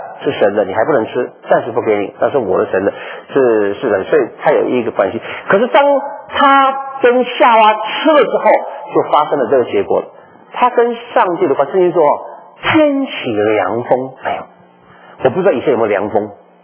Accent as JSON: {"language": "Chinese", "region": "Texas", "country": "United States"}